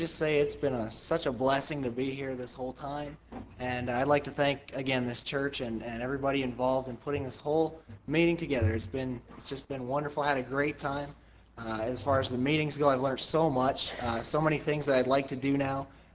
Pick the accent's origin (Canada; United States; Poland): Canada; but I am a Canadian, and I'm proud to be one.